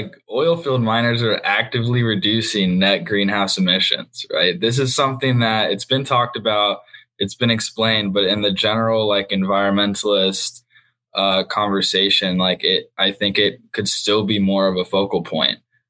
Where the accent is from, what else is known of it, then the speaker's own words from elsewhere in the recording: Texas, United States; I look forward to it becoming more prevalent in the future, especially in Texas, my home state.